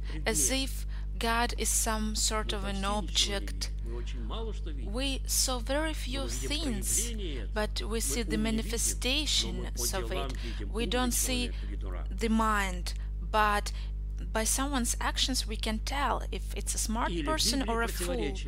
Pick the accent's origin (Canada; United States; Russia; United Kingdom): Russia; Sergiev Posad, Moscow Oblast; I come from Sergiev Posad, and there is Lavra, and there is an academy.